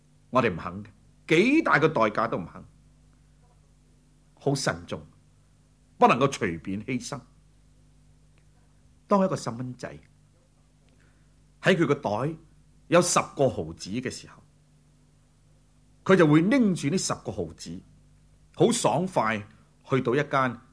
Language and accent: Chinese; China; 特别我们中国人血很厉害